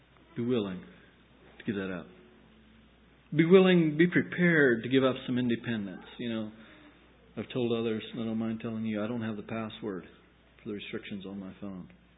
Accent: Oregon, United States; And, you know, I come from the Willamette Valley, and I was used to the intensity here and the way they farm.

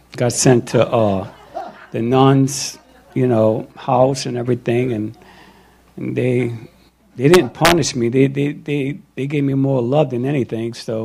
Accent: New Orleans, Louisiana, United States; I was born in New Orleans, and I had an older sister, an older brother, and then a younger sister that was adopted. And we lived in the 8th Ward. That's where we lived.

